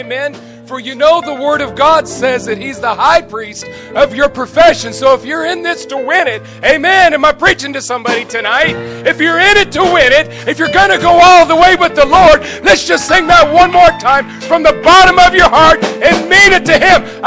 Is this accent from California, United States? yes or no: no; Ohio, United States; now in Sarasota, United States; he's been up to my hometown up in Ohio. I am a northerner. But I chose to come be with you. I chose to leave my home in the cold, frozen north and to enjoy 75 degree Februarys.